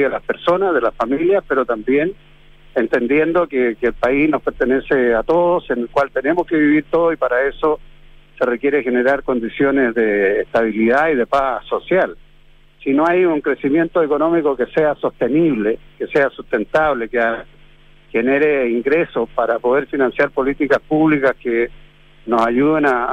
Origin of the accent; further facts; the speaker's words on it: Chile; yo soy de Ohio, Norte Chico, donde hay muchos descendientes de nuestro pueblo originario de Aguita